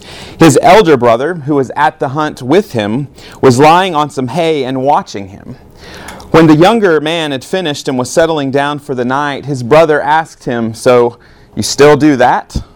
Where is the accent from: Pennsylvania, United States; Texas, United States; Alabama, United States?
Alabama, United States; I'm from Alabama, by the way. So it's a common expression there.